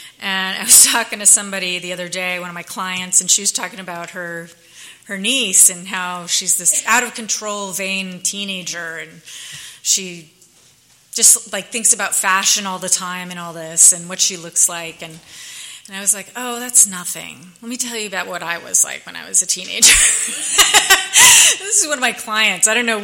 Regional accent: New York, United States; I guess I'm from New York, and I grew up pretty much the most normal upbringing you can have, you know.

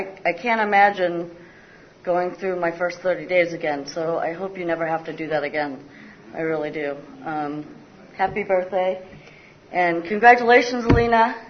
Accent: Burlington, Massachusetts, United States; born there; I was born in Burlington, Mass., a baby of six kids.

